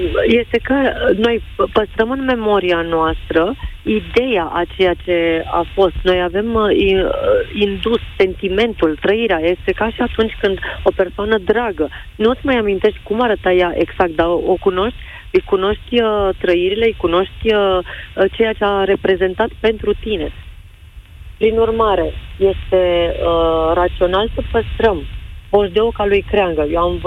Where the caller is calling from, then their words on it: Timișoara, Timiș County, Romania; din Timișoara